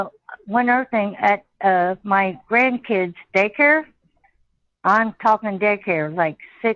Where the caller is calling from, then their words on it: Kentucky, United States; from Kentucky.